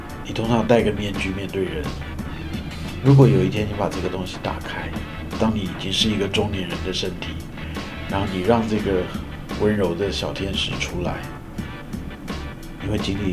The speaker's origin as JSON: {"language": "Chinese", "country": "Taiwan", "said": "尤其我们从台湾过来，台湾现在气温大概是33度"}